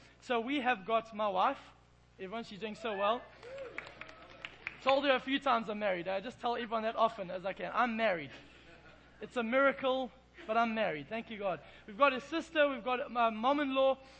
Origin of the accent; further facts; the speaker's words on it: England, United Kingdom; Even more than that is she comes from quite a strong Afrikaans family, and I'm an Englishman.